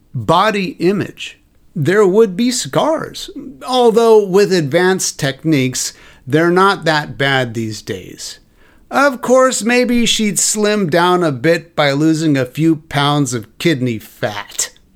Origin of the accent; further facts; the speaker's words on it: California, United States; Okay, I'm a mystic from California.